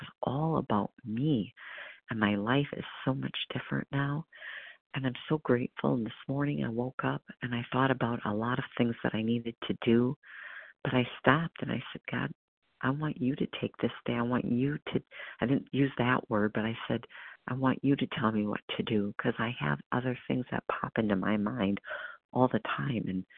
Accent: Wisconsin, United States; And the last initial is N as in Nancy, and I'm from Wisconsin.

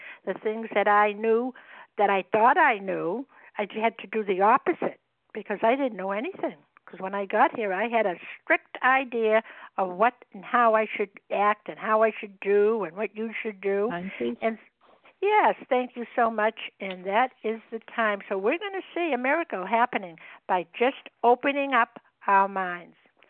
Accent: Massachusetts, United States; Yes, and I'm from Massachusetts.

